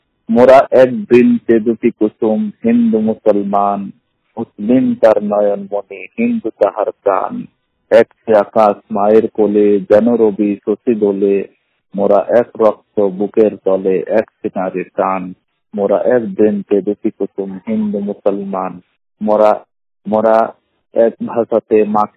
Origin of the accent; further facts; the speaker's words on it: Allahabad, Uttar Pradesh, India; আমার বাড়ি হলো উত্তরপ্রদেশ জেলা এলাহাবাদ, 100 প্রতিবন্ধী অন্ধ।